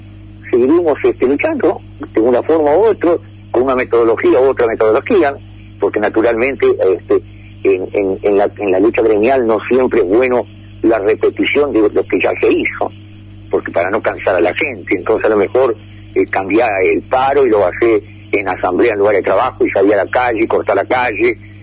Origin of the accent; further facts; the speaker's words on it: Argentina; Somos todos argentinos, todos debemos apostar a nuestro país